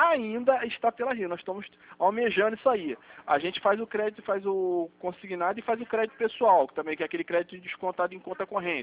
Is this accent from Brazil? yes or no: yes; Rio de Janeiro, Brazil; sou nascido em Valqueire, mas vivo minha vida secular ali em Sulacap, Valqueire e Bangu no máximo. Pra cá, tô aqui já há 1 ano só